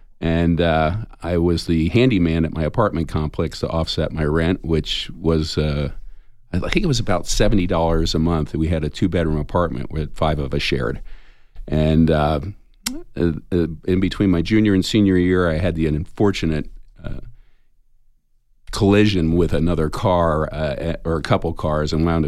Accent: New Jersey, United States; Well, I grew up in New Jersey. Lived there for 20 years, and the beginning of my life there pretty much was playing music.

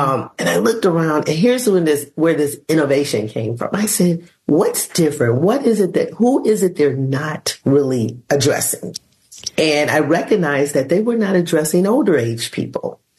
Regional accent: Michigan, United States; I'm originally from Michigan, and I worked in the education system because of where I lived.

